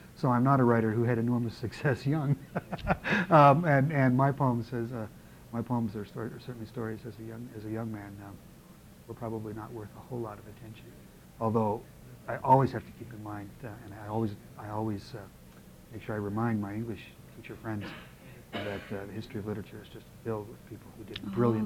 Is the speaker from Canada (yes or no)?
yes; Canada; now in United States; I'm still a Canadian citizen. I've never actually gone through the changes.